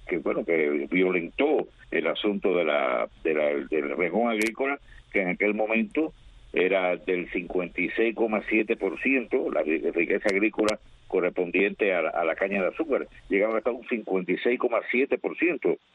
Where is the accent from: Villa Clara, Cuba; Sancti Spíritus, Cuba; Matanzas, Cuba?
Villa Clara, Cuba; Remedios; mi pueblo de Remedio